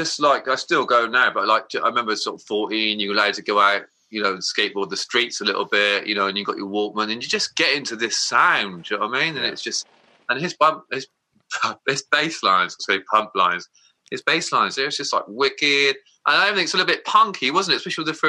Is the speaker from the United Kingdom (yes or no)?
yes; South West England, United Kingdom; Well, growing up in Somerset, and that was possibly, I heard that song through a first love